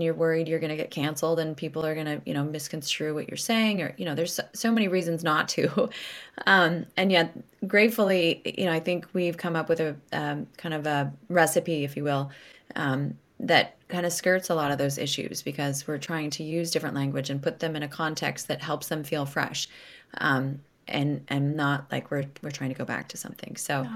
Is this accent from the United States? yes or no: yes; West Coast, United States; also born or lived in Rome, Italy / Poland / France; I lived all over the place. I lived in Rome. I lived in Poland. I lived in France. I grew up on the West Coast, so I was used to traveling back to see my family a lot.